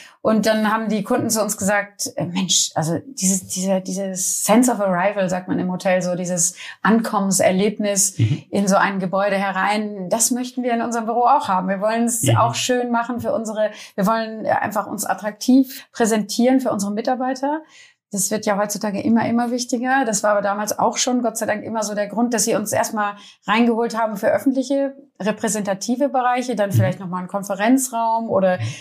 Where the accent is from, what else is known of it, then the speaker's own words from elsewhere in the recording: Detmold, North Rhine-Westphalia, Germany; moved away as an adult; also born or lived in Bielefeld; now in Hamburg, Germany; Ich komme aus Detmold. Das ist die Ecke, die euch auch sehr bekannt ist. Und ich bin sogar in Bielefeld geboren. Und ich bin dann nach dem Studium in Detmold, da wo habe ich Innenarchitektur studiert, nach Hamburg gekommen.